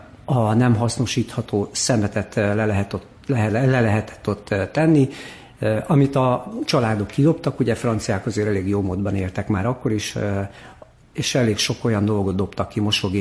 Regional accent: Hungary; moved away; mondtam, hogy itt vagyok, Magyarországról jöttem, be akartam lépni az idegen légióba

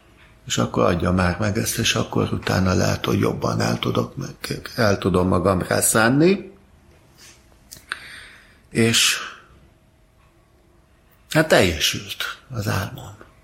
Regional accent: Budapest, Hungary; Itt a Mátyásföldi repülőtér mögött nőttem föl

